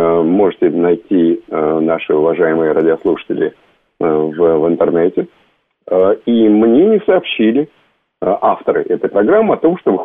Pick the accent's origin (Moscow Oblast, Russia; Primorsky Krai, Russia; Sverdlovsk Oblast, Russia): Moscow Oblast, Russia; Kupavna; я из Купавны, и я прекрасно помню, мне было 10 лет